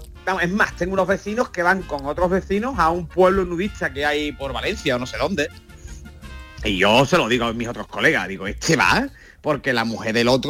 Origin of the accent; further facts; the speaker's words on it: Peru; ¡Soy peruana!